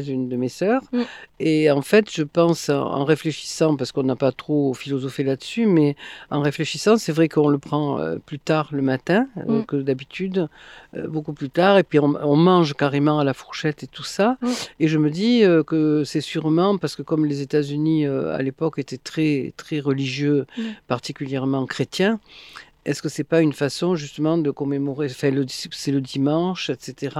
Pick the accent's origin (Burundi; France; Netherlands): France; C'est vrai que moi, en tant que Française